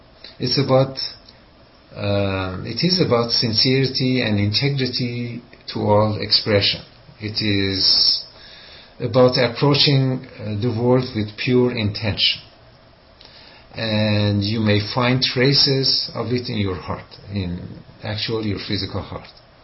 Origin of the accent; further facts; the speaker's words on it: Iran; first language Persian; English is a second language; Shafa means miraculous healing in my native language, Farsi, Iranian, and is not an ancient healing method.